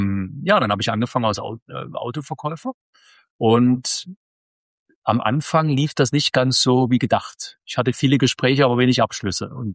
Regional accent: Dresden, Saxony, Germany; Ich bin Ossi-Kind, also wir haben in Dresden gewohnt

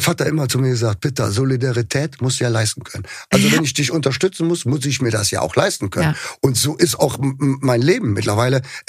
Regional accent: Cologne, North Rhine-Westphalia, Germany; da haben wir ja noch ein Privileg als Kölner.

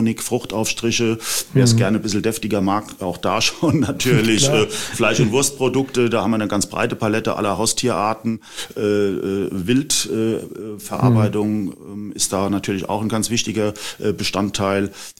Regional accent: Bad Sobernheim, Rhineland-Palatinate, Germany; ich bin gebürtig aus Bad Sobernheim

